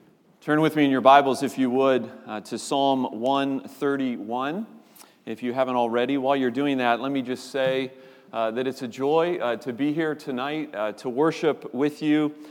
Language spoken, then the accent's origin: English; East Coast, United States; My wife and I grew up in the East Coast